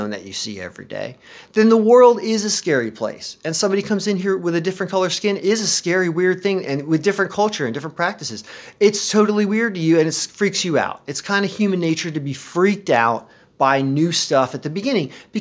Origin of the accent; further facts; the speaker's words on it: Virginia, United States; Because I grew up in Northern Virginia with every other ethnicity around me.